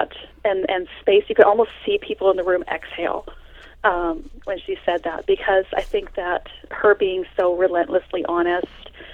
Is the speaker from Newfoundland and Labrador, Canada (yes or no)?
no; British Columbia, Canada; And, of course, I'm Canadian, and, just blogging here in BC